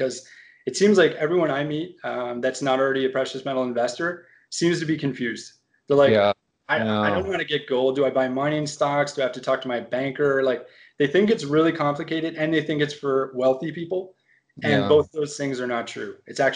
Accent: Canada; I didn't even grow up in the United States. So I grew up in Canada

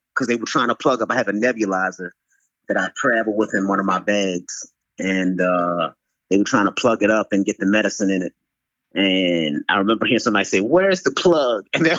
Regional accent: Baltimore, Maryland, United States; and then I'm like, you know, I'm from Baltimore.

